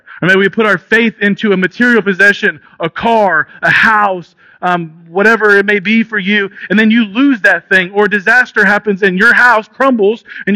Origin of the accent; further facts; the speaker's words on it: United States; And trust me, I'm patriotic. I got an American hat in my car. Like I'm USA through and through.